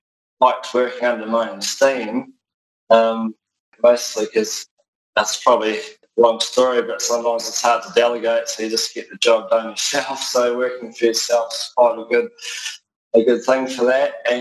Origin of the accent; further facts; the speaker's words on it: Otago, New Zealand; I grew up in North Otago, on the East Coast. I grew up with my mum and dad together until I was about 13.